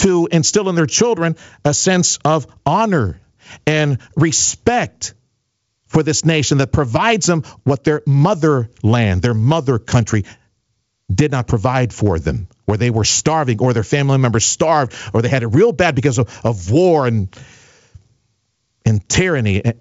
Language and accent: English; Mexico; now in McAllen, United States; broadcasting from McAllen, Texas, right here. Just north of the border with Mexico, and believe me, growing up in Mexico, I have a unique perspective of how wonderful this country is.